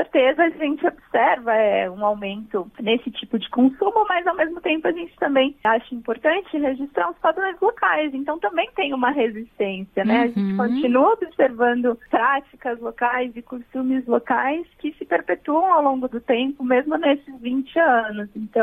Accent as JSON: {"language": "Portuguese", "region": "São Paulo", "country": "Brazil", "said": "eu sou de São Paulo, né? Uhum. Tô fazendo meu doutorado aqui na Universidade de São Paulo. Eu morei um tempo na região de Altamira, me apaixonei pela Amazônia"}